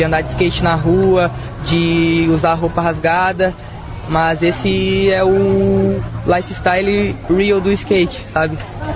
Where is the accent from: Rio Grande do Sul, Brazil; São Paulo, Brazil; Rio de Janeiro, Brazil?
Rio Grande do Sul, Brazil; Cachoeirinha; Eu vim de Cachoeirinha, e onde eu morava lá não tinha pista de skate. Eu tinha que vir para Porto Alegre para conseguir andar de skate na pista do IAPI. E assim eu me criei.